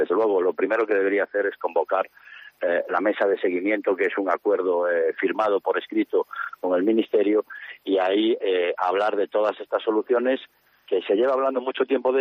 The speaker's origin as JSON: {"language": "Spanish", "region": "Galicia", "country": "Spain", "tie": "born or raised there", "said": "en este caso nos toca pues mi tierra, la Mariña lucense"}